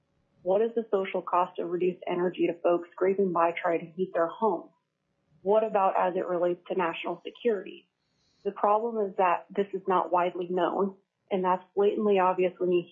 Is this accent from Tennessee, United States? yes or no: no; Anchorage, Alaska, United States; I'm from Anchorage, and I'm representing myself.